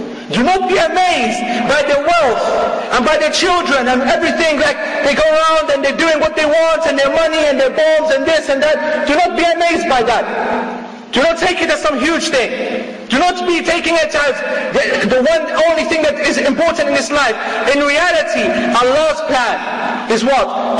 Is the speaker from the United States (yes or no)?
no; Manchester, North West England, United Kingdom; I come from Manchester, I'm in Manchester now.